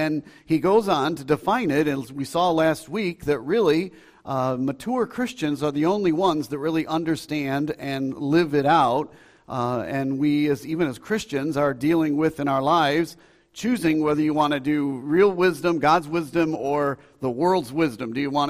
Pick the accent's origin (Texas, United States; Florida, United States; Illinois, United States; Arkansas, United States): Illinois, United States; now in Alabama, United States; I'm from originally Illinois. I don't tell people that, really.